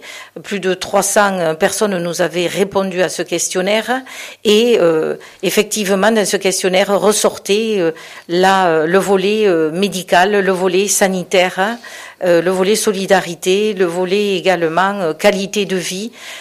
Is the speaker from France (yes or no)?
yes; Fleury, France; Je suis d'origine de Fleury. Je connais tous les coins et les recoins de ma commune.